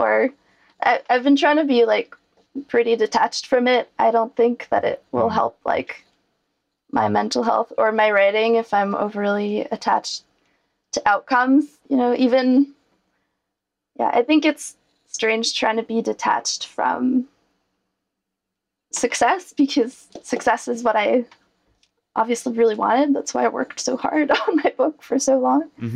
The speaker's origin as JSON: {"language": "English", "region": "Quebec", "country": "Canada", "second_language": "English", "said": "I am Canadian, and I'm French Canadian, so that kind of complicates the cultural question even a bit more. So I think as far as being Quebecois, I think that that does influence my style"}